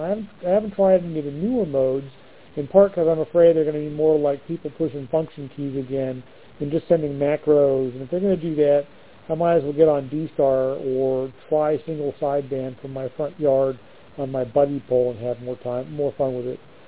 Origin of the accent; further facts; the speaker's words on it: California, United States; So I'm from California.